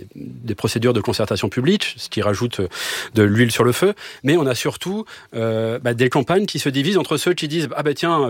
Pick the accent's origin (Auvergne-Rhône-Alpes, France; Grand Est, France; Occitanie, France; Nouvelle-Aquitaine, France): Nouvelle-Aquitaine, France; dans les Pyrénées-Atlantiques. Plutôt occidental, dans le petit village où vit mon frangin, ou pas loin de là où j'ai grandi